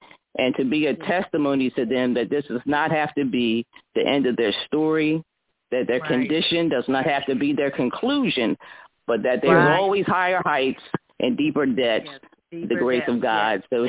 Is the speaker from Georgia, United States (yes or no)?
yes; Lithonia, Georgia, United States; I'm from Lithonia, Georgia